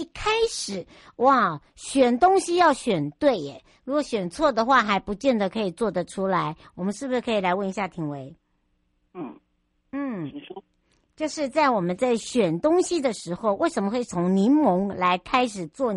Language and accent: Chinese; Hualien County, Taiwan; 回到我的故乡花东纵谷之外呢，来到了玉里了。